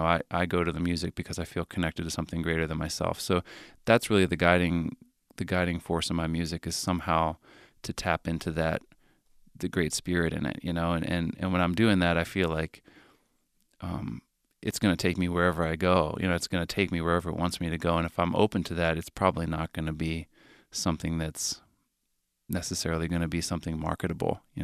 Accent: Pittsburgh, Pennsylvania, United States; now in Minneapolis, United States; I mean, I grew up in Pittsburgh, but I moved to Minneapolis

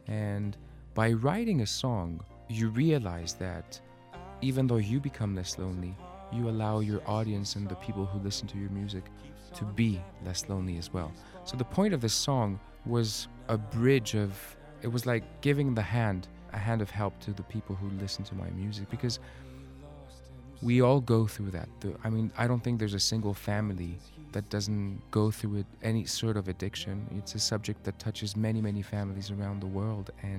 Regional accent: Greece; English is a second language; I hadn't performed in Greece, in my hometown, in a while.

